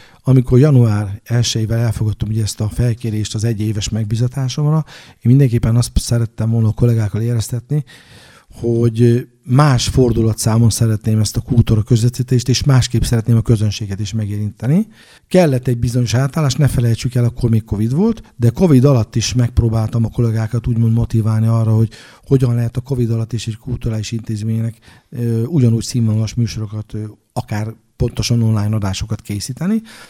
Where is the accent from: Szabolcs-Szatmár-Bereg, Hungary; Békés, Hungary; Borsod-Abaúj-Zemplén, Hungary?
Szabolcs-Szatmár-Bereg, Hungary; Nyíregyháza; Én ugye tőzsgyekeres nyíregyháziként elég sokat járkálok, főleg gyalog így a belvárosba